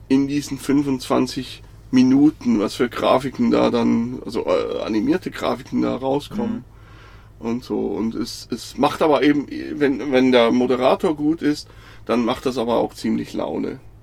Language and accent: German; Switzerland; als Schweizer, liest man das halt so als